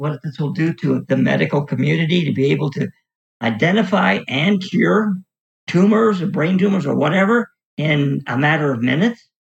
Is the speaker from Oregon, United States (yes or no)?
yes; Hood River, Oregon, United States; And I was in this old office on the second floor of a building in Hood River, my hometown.